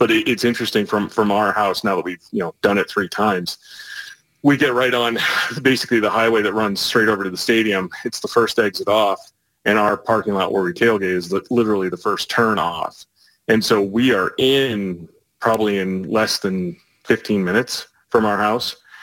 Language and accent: English; New York, United States; because, you know, I grew up in New York and then coming down here for college, I had roommates that were from Pittsburgh.